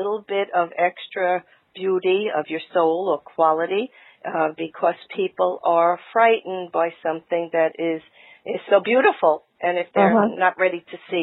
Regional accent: New York, United States; I grew up in New York in a Jewish family

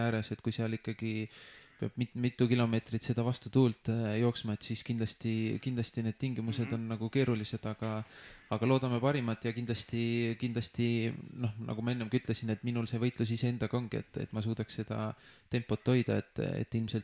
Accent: Tartu, Tartu County, Estonia; ja Tartus käisin ülikoolis, et ikkagi enamus elu ikkagi elanud Tartu maal või Tartus, et seal kandist olen ka pärit.

